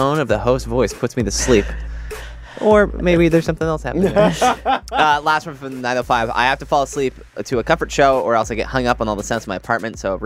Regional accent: Brampton, Ontario, Canada; I'm from Brampton

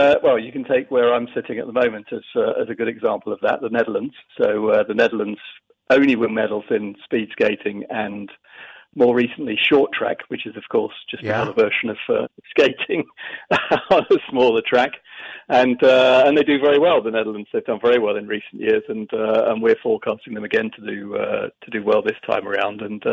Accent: United Kingdom; I remember very well, of course, being British myself.

